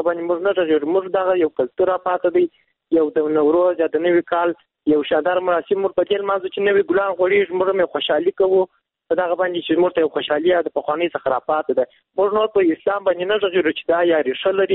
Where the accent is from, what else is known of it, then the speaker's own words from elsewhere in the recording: Kandahar, Afghanistan; له کندهار ولایت څخه یو تن محصل یم.